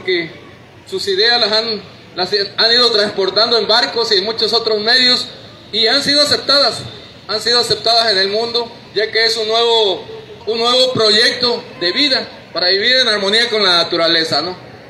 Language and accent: Spanish; Macuspana, Tabasco, Mexico; Venimos de Macuspana, Tabasco.